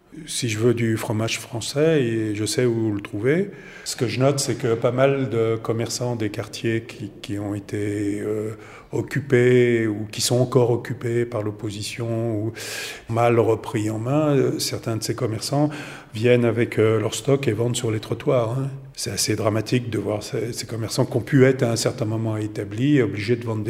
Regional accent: France; now in Syria; en tant que Français

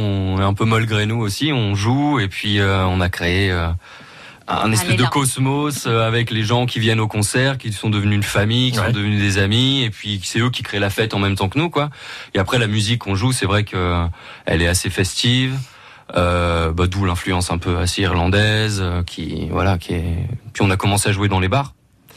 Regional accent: Lille, Hauts-de-France, France; now in Saint-Valery-sur-Somme, France; moi, je suis de Lille. Je suis arrivé sur la côte Picarde en 2014, quoi. Donc ça fait 5 ans maintenant que je suis à Saint-Valery-sur-Somme.

